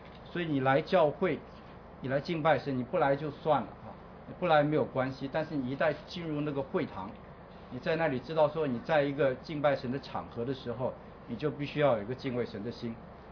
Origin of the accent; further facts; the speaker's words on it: China; 啊，我们中国人对吃比较有兴趣，所以我们来花点时间来看这个饮食的律法。